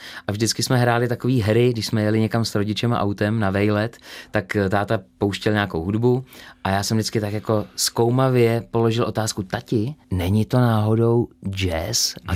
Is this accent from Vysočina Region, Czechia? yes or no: yes; Telč, Vysočina Region, Czechia; S tím bylo i spojený možná to, že jsme z Telče, kde byl slavný festival, nebo dodnes je slavný festival prázdniny v Telči, folkový festival.